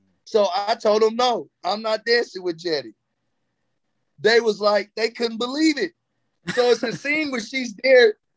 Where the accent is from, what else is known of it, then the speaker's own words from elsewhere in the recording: Watts, California, United States; I said, bruh, I'm from Watts, California.